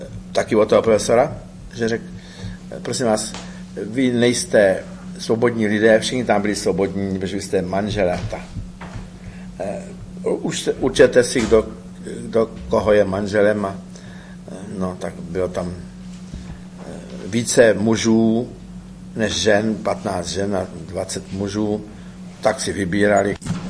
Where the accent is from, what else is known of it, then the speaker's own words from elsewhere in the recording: Přeštice, Plzeň Region, Czechia; To víte, my tu kulturu z Čech nosili na Moravu, protože ty jsou méně kulturní, že? Tak jsme, my z Přeštic jsme museli tam do toho Brna udělat nějaký